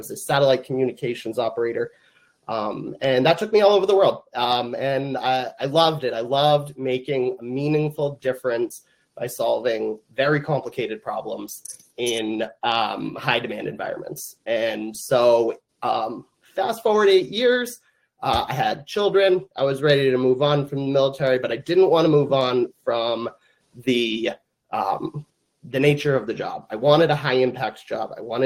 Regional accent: Massachusetts, United States; I grew up in central Massachusetts, went to high school there.

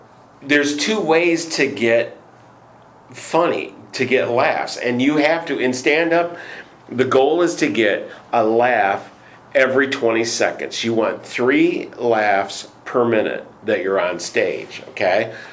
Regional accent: Michigan, United States; I was primarily a voice actor because I'm from Michigan and I don't have an accent.

